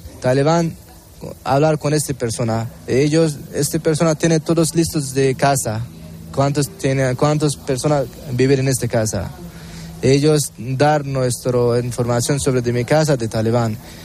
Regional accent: Afghanistan; Spanish is a second language; now in Spain; soy de Afganistán, y hace 6 o 6 y medio meses que llevo a España. Todos mi familia están allí en Afganistán

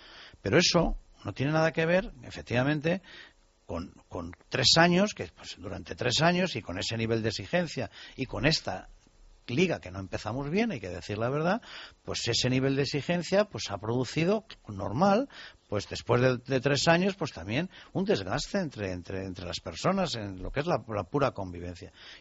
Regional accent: Madrid, Community of Madrid, Spain; nací aquí en Madrid, que voy desde los 4 años al fútbol

